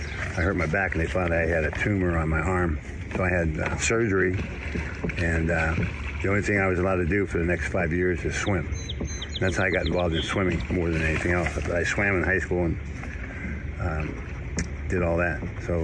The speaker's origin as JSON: {"language": "English", "town": "Butler", "region": "Pennsylvania", "country": "United States", "tie": "born or raised there", "said": "I grew up in Butler, Pennsylvania, and I was a young man that 7 o'clock in the morning I was out the door."}